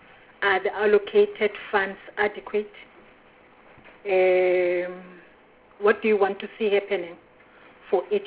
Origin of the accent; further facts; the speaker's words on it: Mpumalanga, South Africa; I come from Mpumalanga